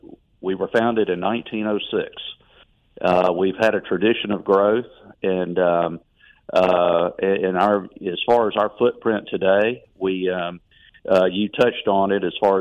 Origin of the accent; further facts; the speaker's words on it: Montgomery, Alabama, United States; So I grew up in Montgomery.